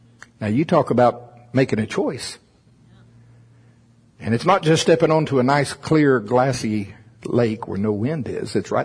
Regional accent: Shawnee, Oklahoma, United States; born there; See, I was born in Shawnee, Oklahoma. Yes, that is in Pottawatomie County.

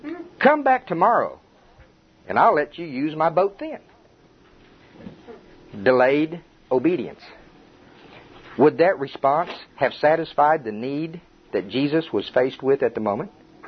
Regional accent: Oklahoma, United States; accent: Oklahoma; My Oklahoma accent says wash, you know, and I know it's not right

